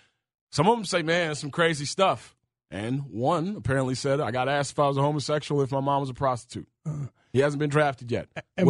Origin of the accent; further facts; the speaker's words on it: Chicago, Illinois, United States; I'm from Chicago.